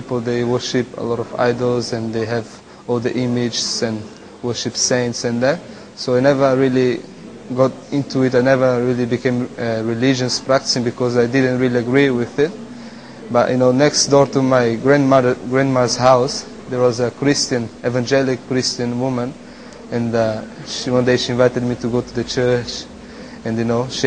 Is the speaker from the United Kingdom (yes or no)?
no; Brazil; I'm a Brazilian. I come from Brazil, and I was brought up in Brazil in a small city, and I was raised up in a Catholic family.